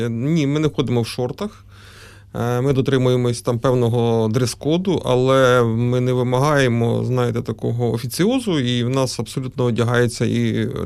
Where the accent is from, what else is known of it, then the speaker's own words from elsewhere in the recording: Reshetylivka, Poltava Oblast, Ukraine; born there; Так, я народився в Решетилівці Полтавської області і зараз там проживаю